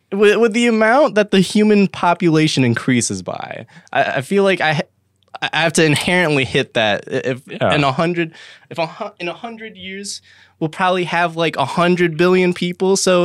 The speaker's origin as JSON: {"language": "English", "region": "Midwest", "country": "United States", "said": "Yeah, I'm from the Midwest."}